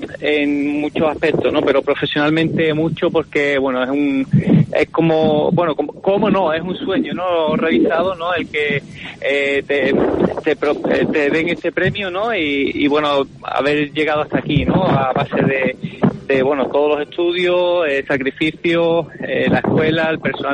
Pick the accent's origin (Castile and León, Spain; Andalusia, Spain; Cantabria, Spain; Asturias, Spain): Andalusia, Spain; Seville; born there; now in Gran Canaria, Spain; una fusión entre Sevilla, ¿no?, que es mi tierra natal y la que me ve nacer y partir, ¿no?, y Gran Canaria, que es la que me acoge con los brazos abiertos hasta el día de hoy, ¿no?, después de más de 20 años viviendo aquí